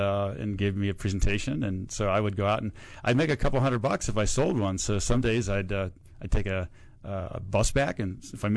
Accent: Cleveland, Ohio, United States; I was the oldest boy, you know, just growing up in Cleveland when I grew up, you know, we were all very, very independent.

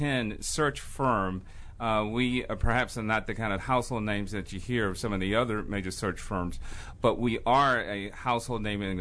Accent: Washington, District of Columbia, United States; Well, growing up in Washington, D.C., and attending the Washington, D.C. public schools could have been characterized as a challenge back then.

